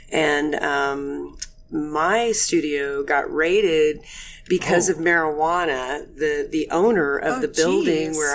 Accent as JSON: {"language": "English", "region": "Oklahoma", "country": "United States", "tie": "born or raised there", "also_born_or_lived": "Georgia", "said": "And, you know, growing up in Oklahoma, living in Georgia, places where these tend to grow wild."}